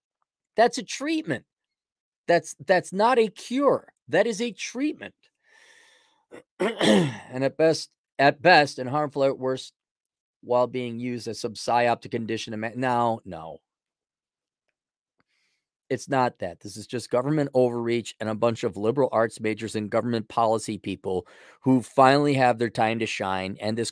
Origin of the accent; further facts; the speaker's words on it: Canada; And as a Canadian, I believe I've been able to travel freely to and from the U.S. as an essential worker.